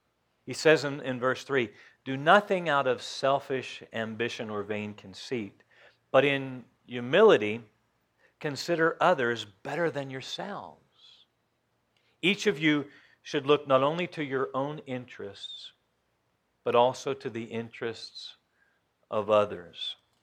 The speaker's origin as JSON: {"language": "English", "town": "Johnstown", "region": "Pennsylvania", "country": "United States", "tie": "born or raised there", "said": "I remember when we grew up in Johnstown, my dad was always coming to Bedford."}